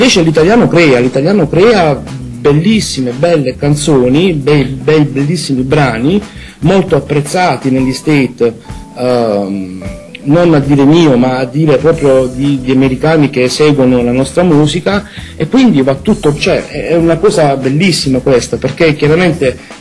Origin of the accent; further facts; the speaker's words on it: Taranto, Apulia, Italy; Ti dicevo l'altra sera, no, una frase che io sono di Taranto, e a Taranto si dice